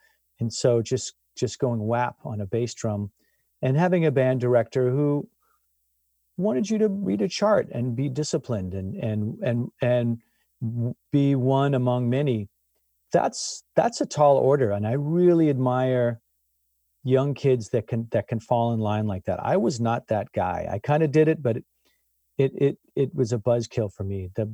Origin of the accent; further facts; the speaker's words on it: Lake Tahoe, United States; So this is in no way like disparaging towards that experience of growing up in Lake Tahoe.